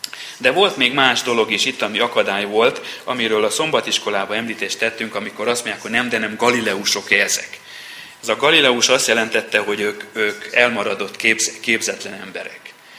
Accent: Transylvania, Romania; Egy magyar faluban nőttem fel, románul úgy annyit tanultam, mint ti oroszul annak idején

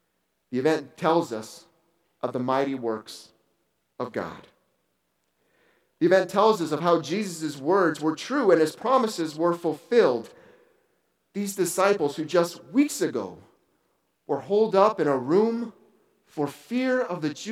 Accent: St. Louis, Missouri, United States; I'm from St. Louis, Missouri

